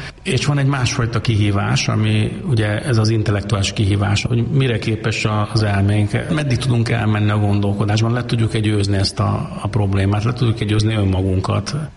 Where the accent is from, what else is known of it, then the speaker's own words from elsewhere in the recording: Hungary; Tehát lehetünk büszkék arra, hogy mi magyarok vagyunk, és hogy ez a kultúra, ez az anyánk.